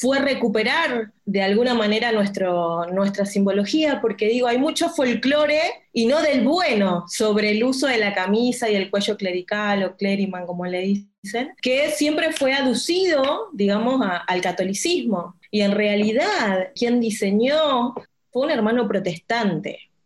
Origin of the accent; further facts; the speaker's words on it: Buenos Aires, Argentina; soy argentina, más específicamente de la ciudad de Buenos Aires.